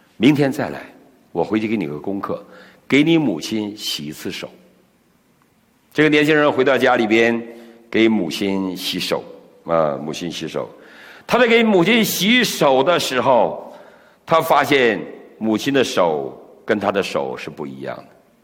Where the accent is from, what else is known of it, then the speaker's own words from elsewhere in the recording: China; born there; Chinese is a second language; 我是英文不好，我生在中国，你知道吗？